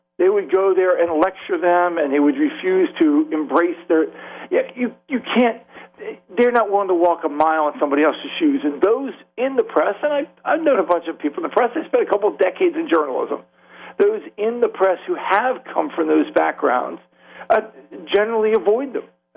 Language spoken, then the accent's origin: English; Baltimore, Maryland, United States; I live north of D.C. I live closer to Baltimore because I'm from Baltimore, and I've never really embraced the D.C. culture.